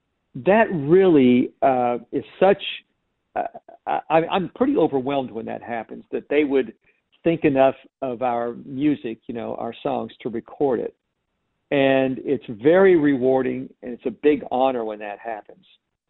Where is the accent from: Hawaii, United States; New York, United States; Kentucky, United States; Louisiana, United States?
Kentucky, United States; You know, even though we were in LA all the time doing all these records, we, you know, we're from Kentucky.